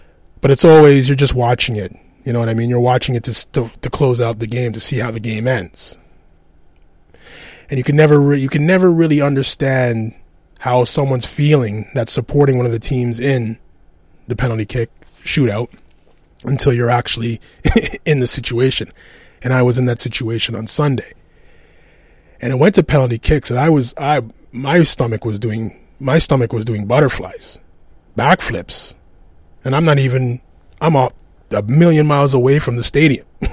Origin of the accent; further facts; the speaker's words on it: Canada; me being Canadian, but my parents being from Ghana